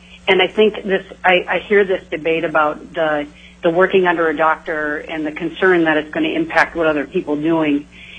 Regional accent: Minnesota, United States; I came from Minnesota, where almost every state or every high school in the state has an athletic trainer, so I came from a different place and practiced as an athletic trainer there.

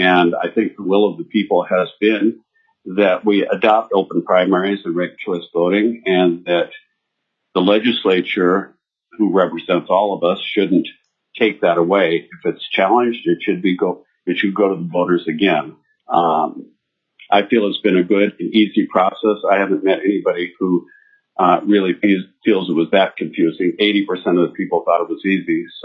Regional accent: Fairbanks, Alaska, United States; from Fairbanks.

